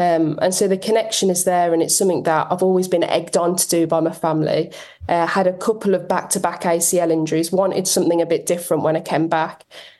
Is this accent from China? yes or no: no; Birmingham, West Midlands, United Kingdom; accent: Birmingham; now in Manchester, United Kingdom; I think my accent is obviously like a thick, no matter where I go, I've lived in Manchester for 6 years, it always comes through, the Birmingham accent.